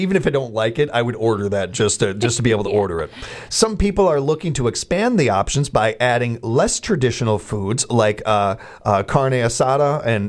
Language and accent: English; Chicago, Illinois, United States; I think part of it is growing up in Chicago and around so much of it and everything.